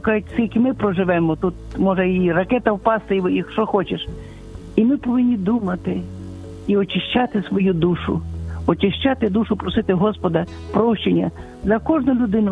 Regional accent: Lviv, Lviv Oblast, Ukraine; як у нас у Львові кажуть

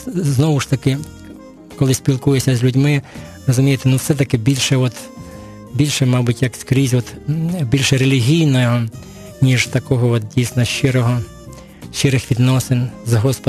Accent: Sumy, Sumy Oblast, Ukraine; moved away as an adult; now in Nizhyn, Ukraine; Ні, я не народився в Ніжині, бо я військовий бувший, я полковник запасу, тому я родом сам із Сумщини, із Сум самих. Але так, останнє місце моєї просто служби було в Ніжині, я закінчив тут з 91-го року, і так залишився в Ніжині, Ніжин став моїм тепер рідним містом.

